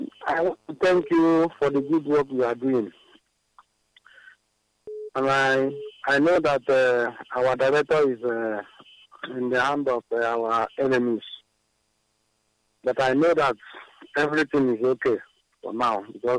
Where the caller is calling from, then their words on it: Aba, Abia, Nigeria; I'm calling from Aba. From Oshiama Aba.